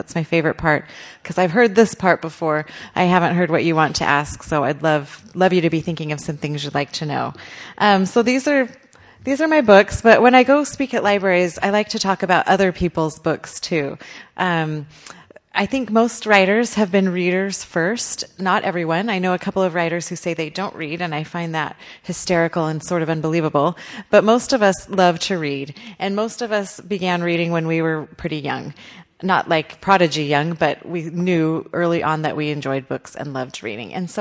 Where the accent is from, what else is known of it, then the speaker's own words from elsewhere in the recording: Utah, United States; there's a lot of pioneer heritage that was that's part of growing up in Utah.